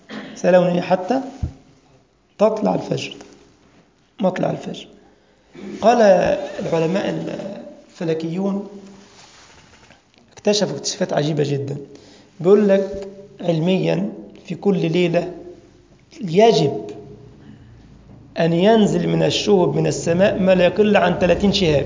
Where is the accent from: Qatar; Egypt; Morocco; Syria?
Egypt; اللي هي الزبادي عندنا بمصر